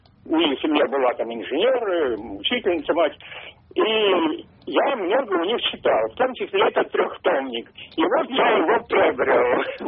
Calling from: Orenburg, Orenburg Oblast, Russia; Я из Оренбурга, у нас уже полтретьего.

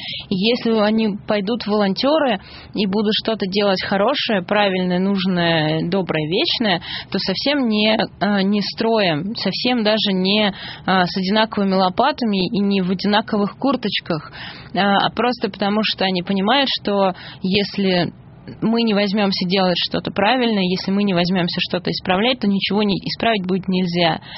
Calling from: Pavlovsky Posad, Moscow Oblast, Russia; я из Павловского посада

